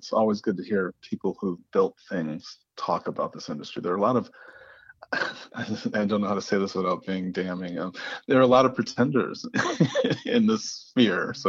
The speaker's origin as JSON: {"language": "English", "region": "Ohio", "country": "United States", "said": "I'm from Ohio. What can I say? I think farmers are kind of more soulful."}